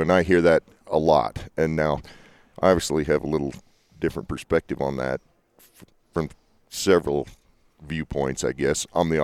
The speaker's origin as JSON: {"language": "English", "town": "Manti", "region": "Utah", "country": "United States", "tie": "born or raised there", "said": "Well, I grew up down in San Pete County, down in Manti. Dad worked on a sheep ranch most of my life."}